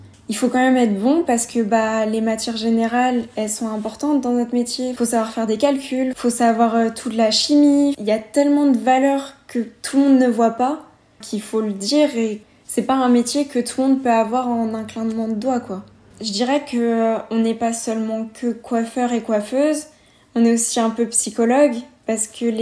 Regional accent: Meylan, Auvergne-Rhône-Alpes, France; j'ai 21 ans. Je suis originaire de Meylan

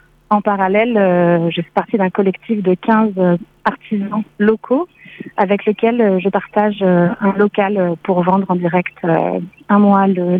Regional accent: Provence-Alpes-Côte d'Azur, France; Moi, j'ai été élevée en Provence, donc en entourée de plantes, de végétaux de toutes sortes, aromatiques, tinctoriales, alimentaires.

